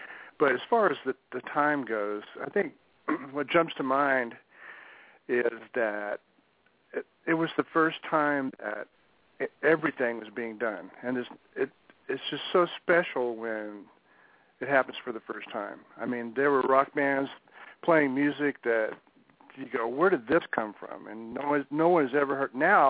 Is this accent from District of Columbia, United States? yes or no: no; Corpus Christi, Texas, United States; also born or lived in San Antonio; now in Austin, United States; Yeah, I'm a true Texan, John. I was born in San Antonio, grew up in Corpus, and moved to Austin as soon as I could.